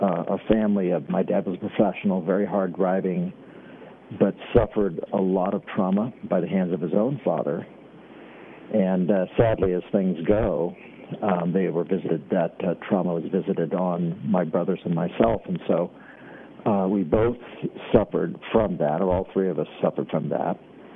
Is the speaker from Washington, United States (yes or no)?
yes; Washington, United States; now in Arizona, United States; We fled Washington State. I say I'm a refugee from Washington State, now living in Arizona.